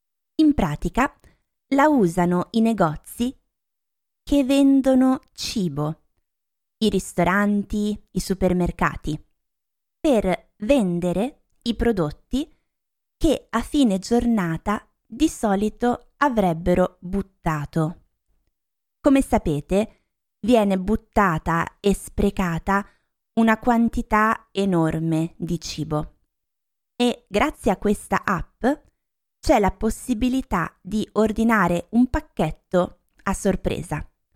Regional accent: Lombardy, Italy; Oggi parlo della mia regione d'origine, la Lombardia.

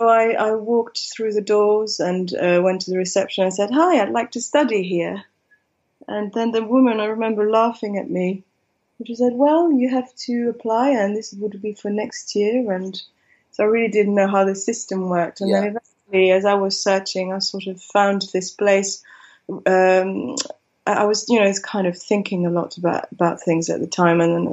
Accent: southern France, France; also born or lived in Milan, Italy; I grew up in the south of France. So I was born in Italy. I lived in Milan for the first 2-3 years of my life.

